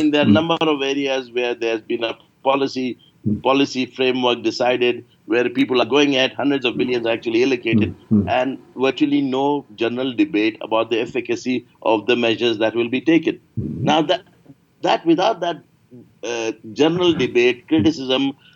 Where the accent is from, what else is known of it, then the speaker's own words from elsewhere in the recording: England, United Kingdom; I grew up in England